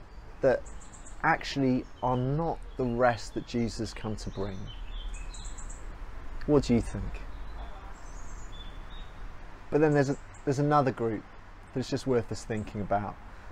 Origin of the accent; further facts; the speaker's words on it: Cardiff, Wales, United Kingdom; I remember growing up in Wales, in Cardiff